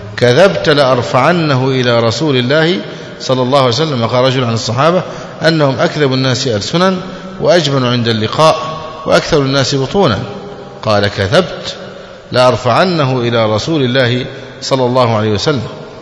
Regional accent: Egypt; أما عندنا في مصر مثلا لو لقيت شقة أربع غرف أو خمس غرف يقولوا ما شاء الله

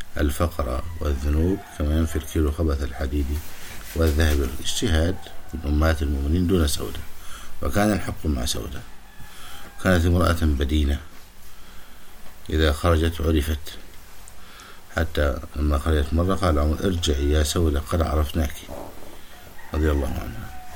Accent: Egypt; وأن يملأ بلدنا مصر من المياه والخيرات النافعة

